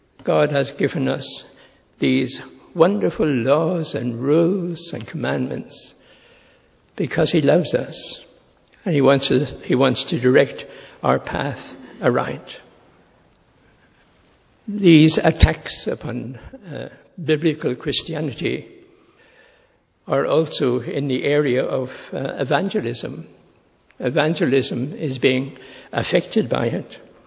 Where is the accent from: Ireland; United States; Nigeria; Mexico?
Ireland; you see, I'm Irish, we drive on the left.